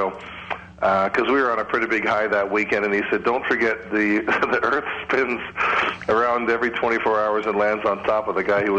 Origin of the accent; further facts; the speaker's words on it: Windsor, Ontario, Canada; I grew up in Windsor, and I was a Tigers fan through and through.